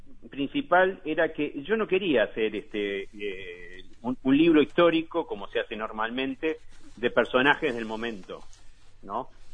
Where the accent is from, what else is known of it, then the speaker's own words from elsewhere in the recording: Montevideo, Uruguay; Yo soy montevideano, ¿no? Nací en Montevideo. Me crié, tuve mi infancia y mi adolescencia en el Barrio Sur. un barrio muy especial.